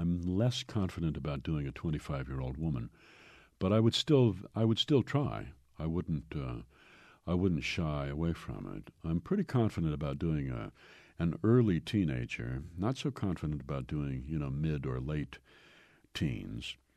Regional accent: Yorkshire and the Humber, United Kingdom; also born or lived in Glasgow; I am English. I'm Anglo from Yorkshire, from the moors of Yorkshire and Scots from Glasgow.

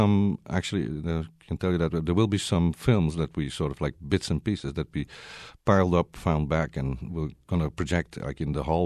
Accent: Flanders, Belgium; because my hometown was then host to the most gruesome right-wing nationalist Flemish party, which called the Flemish Bloc, now the Flemish Interest.

